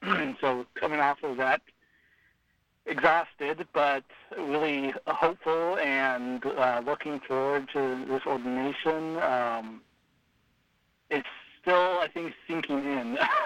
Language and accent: English; Whitmore, California, United States; So I was raised outside of Redding, California.